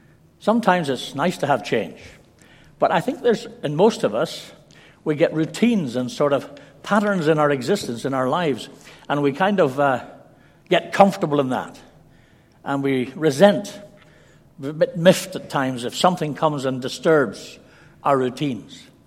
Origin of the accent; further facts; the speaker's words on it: Scotland, United Kingdom; born there; I've got a Welsh name. I've got an English father. I've got an Irish mother. And I was born in Scotland. So I think what you'd call a UK product.